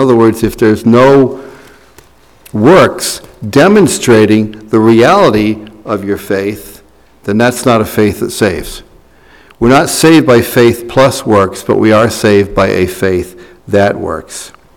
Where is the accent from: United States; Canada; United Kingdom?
United Kingdom; Scotland; and I'm Scottish, so I'll use this